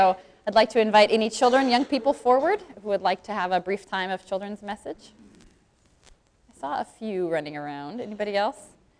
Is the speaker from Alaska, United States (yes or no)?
yes; Anchorage, Alaska, United States; I'm from Anchorage.